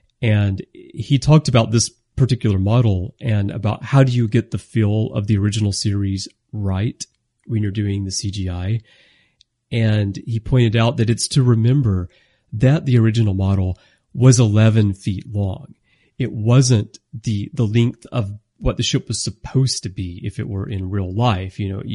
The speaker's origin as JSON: {"language": "English", "country": "United States", "tie": "born or raised there", "said": "It's like when I grew up in the States, I've been to all these other capitals of countries around the world."}